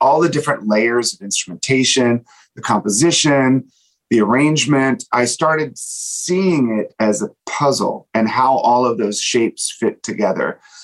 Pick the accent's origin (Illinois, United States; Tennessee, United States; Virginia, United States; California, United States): Virginia, United States; I grew up in Virginia, outside of D.C.